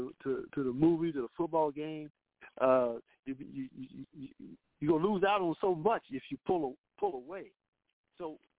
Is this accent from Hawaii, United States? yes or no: no; Winston-Salem, North Carolina, United States; You know, my home is Winston-Salem.